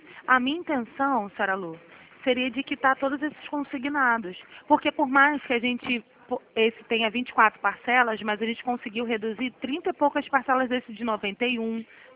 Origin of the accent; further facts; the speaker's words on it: Rio de Janeiro, Brazil; sou do Rio.